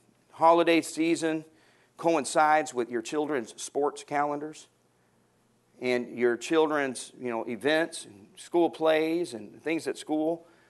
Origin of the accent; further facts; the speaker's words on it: Orlando, Florida, United States; And I would get so depressed because I was from Orlando, Florida.